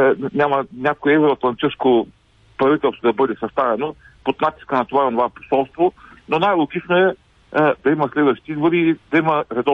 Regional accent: Ruse, Ruse Province, Bulgaria; съм от Русе

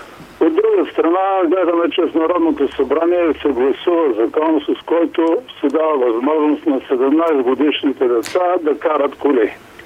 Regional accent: Sofia, Sofia City, Bulgaria; от София съм.

